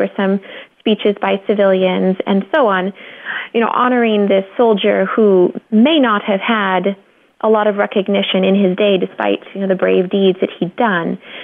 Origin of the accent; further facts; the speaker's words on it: California, United States; I grew up in California, and even just a building made out of brick was kind of impressive.